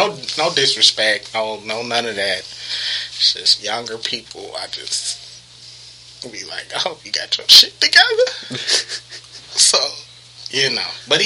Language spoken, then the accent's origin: English; United States; don't think just because I'm American I don't know shit.